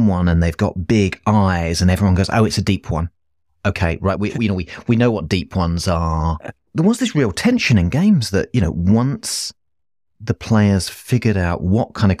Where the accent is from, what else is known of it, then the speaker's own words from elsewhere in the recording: United Kingdom; So I'm a Brit and I grew up with Doctor Who and Doctor Who is absolutely horror.